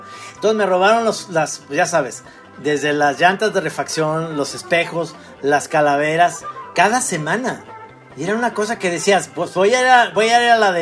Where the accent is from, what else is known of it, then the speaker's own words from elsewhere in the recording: Guadalajara, Jalisco, Mexico; así somos los tapatíos